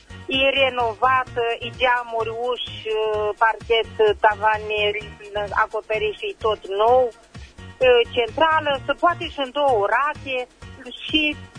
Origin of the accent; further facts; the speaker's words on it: Caransebeș, Caraș-Severin, Romania; din Caransebeș.